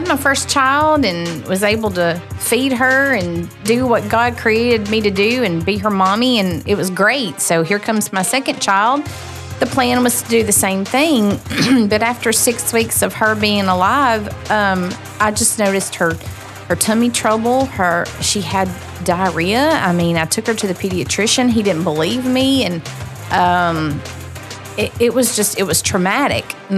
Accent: Weogufka, Alabama, United States; Well, I was born and raised in Coosa County. I'm from Wagufka, Alabama. So been there just about my whole entire life.

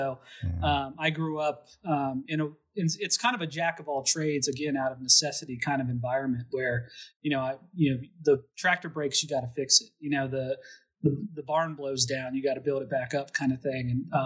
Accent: Emmitsburg, Maryland, United States; also born or lived in Pennsylvania; So I grew up in Maryland, in a town called Emmitsburg, which is right below the Mason-Dixon line.

